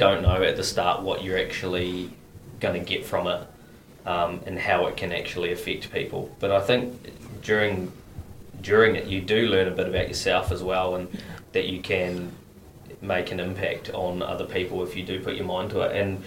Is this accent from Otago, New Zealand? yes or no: yes; Dunedin, Otago, New Zealand; I haven't moved far. I was born in Dunedin, stayed around my whole life. All my family are in Dunedin, but been fortunate enough in my life to do a bit of travel and things as well, but Dunedin's always been home